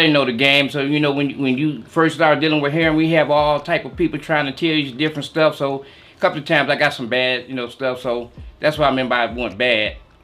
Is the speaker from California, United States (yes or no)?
no; Detroit, Michigan, United States; Yeah, I've been around Southwest Detroit since I was about 2 years old.